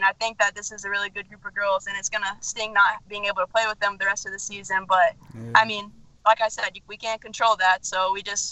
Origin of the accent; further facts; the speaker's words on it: Lake City, Florida, United States; I'm from Lake City, Florida, okay. Which is about 30, 45 minutes outside of Gainesville. It's kind of a small country town, so kind of moving to the city was kind of a big thing for me. I'm kind of from the woods.